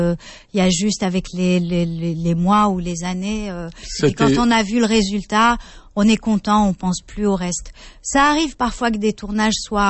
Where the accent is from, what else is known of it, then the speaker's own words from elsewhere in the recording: Algeria; moved away; je suis partie d'Algérie parce que j'avais envie de jouer sans censure et de choisir ce que j'avais envie de faire.